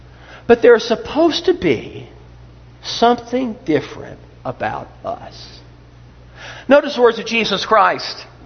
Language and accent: English; United States; He grew up in a third world country. I grew up in America.